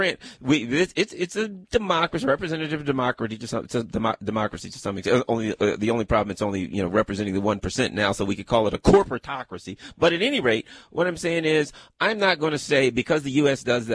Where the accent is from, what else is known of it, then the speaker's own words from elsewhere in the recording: United States; I was brought up in the United States of America.